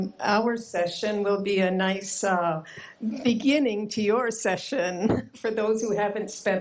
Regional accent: Canada; I'm from Canada.

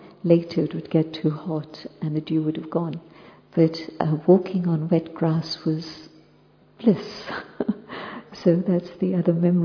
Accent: Pune, Maharashtra, India; born there; I was born in Pune, very soon after partition.

